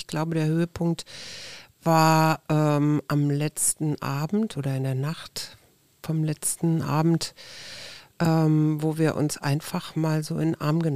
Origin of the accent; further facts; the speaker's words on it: Kleinmachnow, Brandenburg, Germany; Ich Klein Machno.